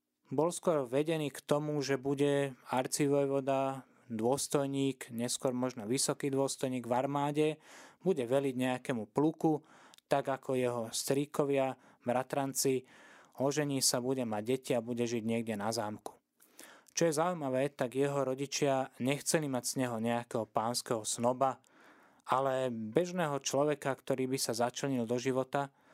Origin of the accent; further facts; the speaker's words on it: Piešťany, Trnava Region, Slovakia; pochádzam z Piešťan a tam tá história celého tohto mesta, hoci nie je nejaká veľmi veľká, ale tam tá história dýcha priamo na každom kroku